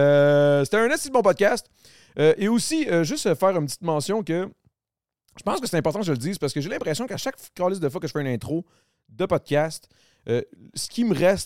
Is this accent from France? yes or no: no; Longueuil, Quebec, Canada; Je suis de Longueuil, mais j'ai un cowboy hat